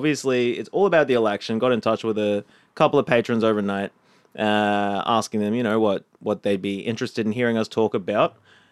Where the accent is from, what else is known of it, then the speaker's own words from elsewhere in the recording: Canberra, Australian Capital Territory, Australia; We're from Canberra.